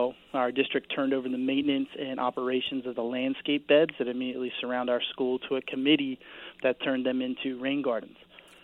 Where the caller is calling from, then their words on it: Marlton, New Jersey, United States; I am from Marlton, New Jersey.